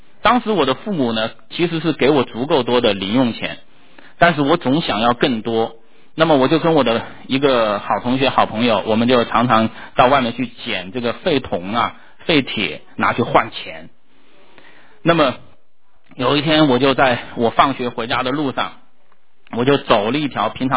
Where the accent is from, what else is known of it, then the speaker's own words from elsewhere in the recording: China; 在我小时候我是住在这个中国农村，在那个时候呢我们农村呢在我家乡那个地方它有很大的干扰站